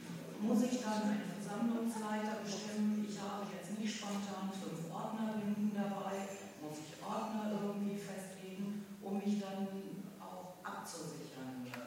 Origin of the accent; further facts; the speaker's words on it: Düsseldorf, North Rhine-Westphalia, Germany; ich komme auch aus Düsseldorf